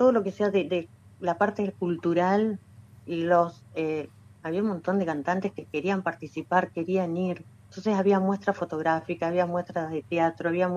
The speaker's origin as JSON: {"language": "Spanish", "town": "Diamante", "region": "Entre Ríos", "country": "Argentina", "said": "Yo soy de Diamante. Ajá. En la plaza de Diamante"}